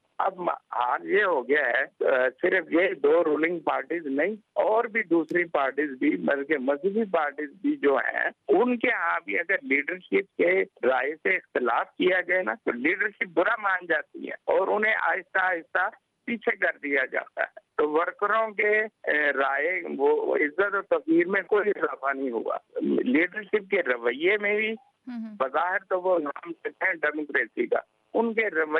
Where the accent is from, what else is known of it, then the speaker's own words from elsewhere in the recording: Lahore, Punjab, Pakistan; تو یہ تو اپنے شہر لاہور میں پینے کا صاف پانی مہیا نہیں کر سکے.